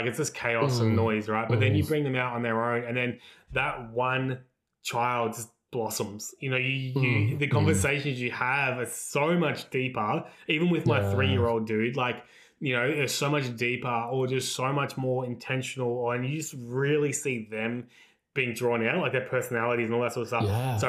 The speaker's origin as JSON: {"language": "English", "region": "Queensland", "country": "Australia", "tie": "born or raised there", "lives_now": "Victoria, Australia", "said": "I'm in Victoria and it's like, all right, I'm like going to the water, but I grew up in Queensland and I live in Victoria."}